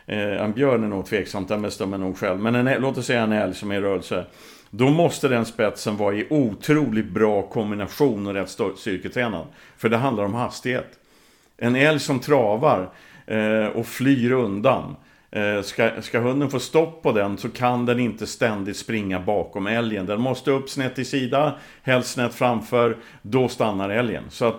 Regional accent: Värmland, Sweden; Nej, men när jag var barn i Värmland, alltså, det var aldrig problem med återgång.

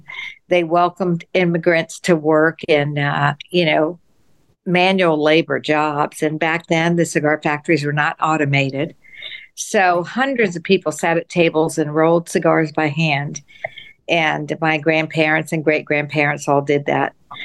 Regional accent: Tampa, Florida, United States; born there; I was born in Ybor City.

